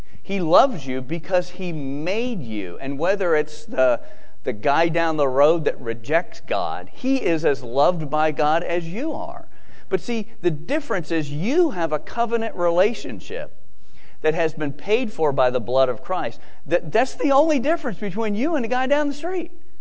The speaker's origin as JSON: {"language": "English", "region": "Georgia", "country": "United States", "tie": "born or raised there", "said": "I grew up in South Georgia, so I appreciate that."}